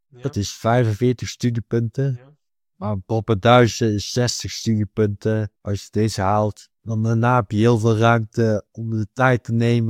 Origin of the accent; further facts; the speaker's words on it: Maarheeze, North Brabant, Netherlands; Waar ik ben opgegroeid, dat is het dorpje Marezen. Dat is 20 kilometer vanaf Eindhoven.